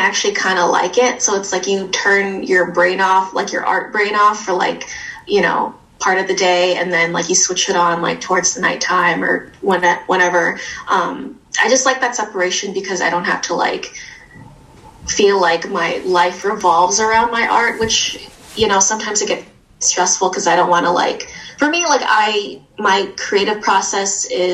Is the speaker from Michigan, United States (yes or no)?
no; Chicago, Illinois, United States; Yes, I grew up in Uptown. I was born there. Mostly been on the north side for most of my life. Currently living near the Bridgeport area in McKinley Park.